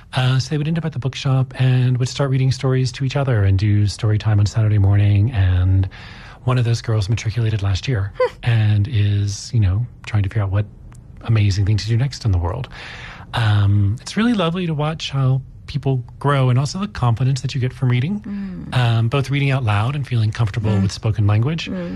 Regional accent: United States; I'm American. I grew up in a very small town, totally opposite from Joburg. We had 25,000 people. I grew up like literally on a bayou looking at cane fields across the street.

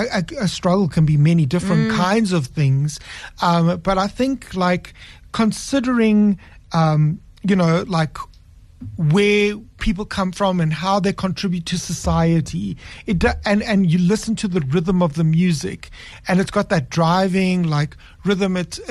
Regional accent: South Africa; And so to think that we came from the Rainbow Nation, like, it's like, wow.

